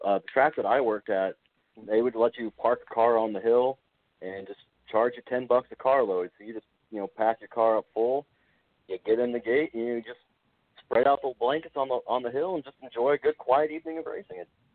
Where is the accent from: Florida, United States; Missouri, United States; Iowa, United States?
Iowa, United States; Newton; The local track in my hometown, Newton, and I'm not even talking about the Iowa Speedway.